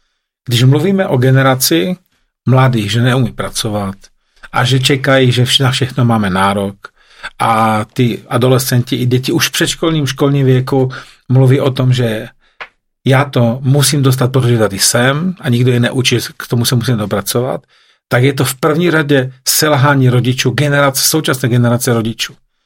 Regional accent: Slovakia; Já jsem ze Slovenska

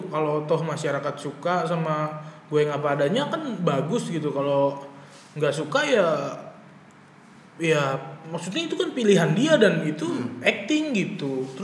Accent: Depok, West Java, Indonesia; Soalnya kan gue waktu SD itu di Depok situ kan

